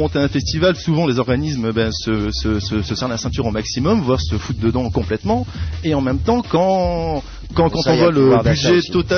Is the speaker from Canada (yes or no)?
no; Turkey; des fois on lui dit ouais t'es bordelais non, moi je suis turc